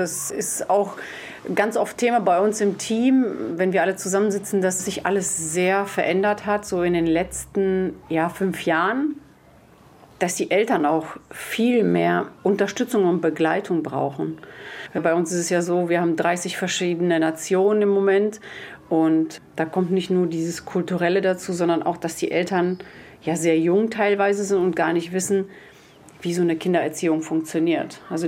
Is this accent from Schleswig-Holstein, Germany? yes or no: no; Wesel, North Rhine-Westphalia, Germany; ich komme eigentlich aus Wesel